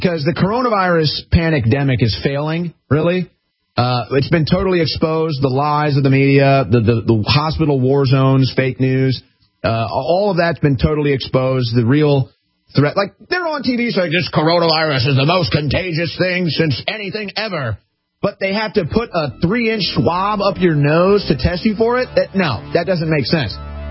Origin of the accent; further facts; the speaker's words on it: Midwest, United States; I'm from the Midwest. It's the hub of this